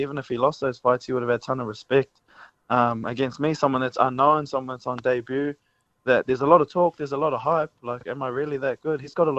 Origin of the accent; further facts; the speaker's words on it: New Zealand; obviously I grew up in New Zealand.